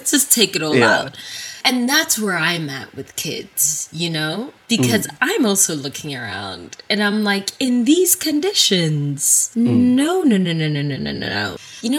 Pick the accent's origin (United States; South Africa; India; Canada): South Africa; You know, I'm South African. We're sluts for our families. This is a family-centric culture.